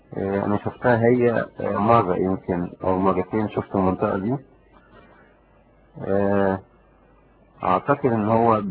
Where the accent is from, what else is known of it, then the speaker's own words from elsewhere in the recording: Egypt; moved away; أنا طالع من مصر في حدود سنة 82 أو بين 82 83،